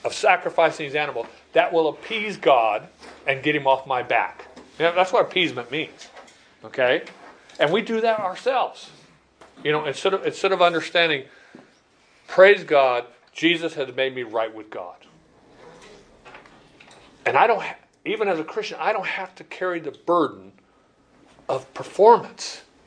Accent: Chandler, Arizona, United States; I grew up in Chandler and I had some Roman Catholic friends

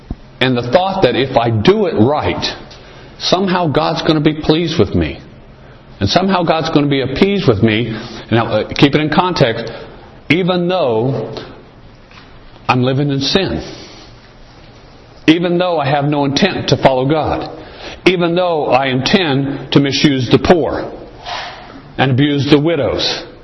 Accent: Chandler, Arizona, United States; I grew up in Chandler. And Chandler is a pretty, especially at that time, it was a farm community.

